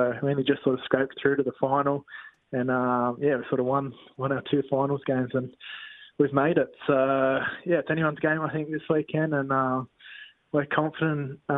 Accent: Sydney, New South Wales, Australia; I'm a Sydney boy through and through, in the Hills District, for anyone that knows Sydney quite well. So, yeah, growing up there my whole life.

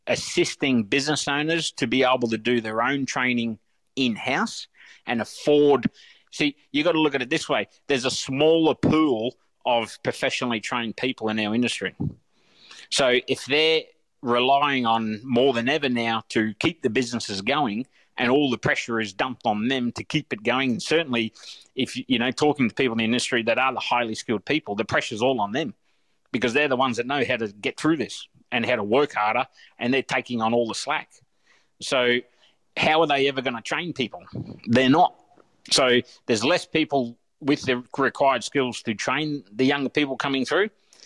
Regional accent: Australia; I'm an Aussie as they come. I'm fourth generation Australian.

